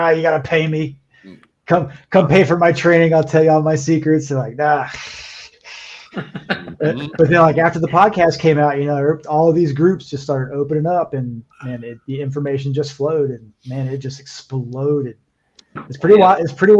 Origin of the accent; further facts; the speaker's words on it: Charlotte, North Carolina, United States; I'm from Charlotte, North Carolina.